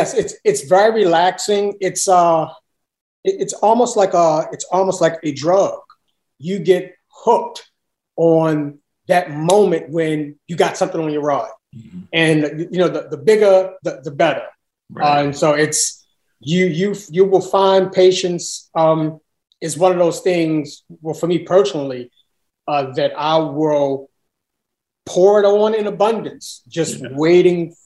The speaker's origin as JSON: {"language": "English", "town": "Baltimore", "region": "Maryland", "country": "United States", "tie": "born or raised there", "said": "And then from there, we lived, grew up on Riggs Avenue, which is Riggs and Papa Grove. Mm-hmm. And that's where I grew up at."}